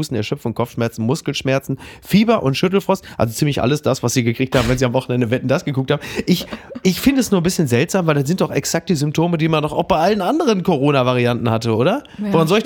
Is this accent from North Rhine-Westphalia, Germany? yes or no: yes; North Rhine-Westphalia, Germany; Ich sag ja auch Kommion. Ich komme aus dem Ruhrgebiet.